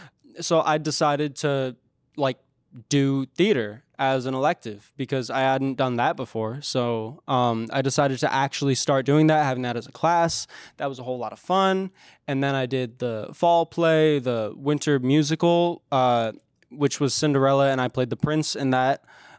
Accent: Burke, Virginia, United States; I'm from Burke, so like Northern Virginia. I went to Lake Braddock High School

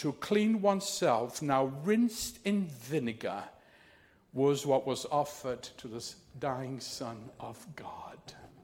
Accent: Brazil; I was born in Brazil and grew up in Brazil. I was surrounded by poverty.

